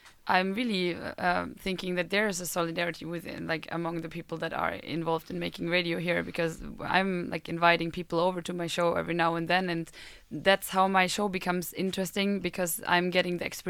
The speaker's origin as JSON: {"language": "English", "country": "Germany", "second_language": "English", "said": "because I am a German student that studied here in a program that was international and taught in English"}